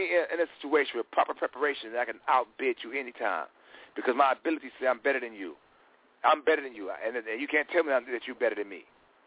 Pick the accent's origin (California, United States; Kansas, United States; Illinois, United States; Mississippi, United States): Illinois, United States; Chicago; I'm from Chicago, and I go here, meeting the average guy from Ohio. I figured they was more culturally diverse than me, coming from Chicago, which is very segregated.